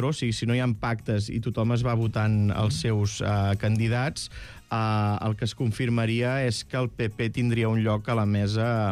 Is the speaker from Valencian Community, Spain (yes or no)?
no; Catalonia, Spain; Jo el dels pèsols tampoc ho entenc, perquè sóc del Maresme, i llavors em sembla un sacrilegi.